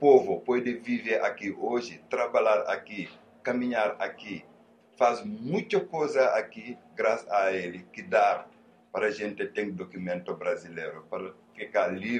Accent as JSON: {"language": "Portuguese", "country": "Senegal", "tie": "born there", "second_language": "Portuguese", "said": "Eu nasci na cidade chamada Ambur, no Senegal."}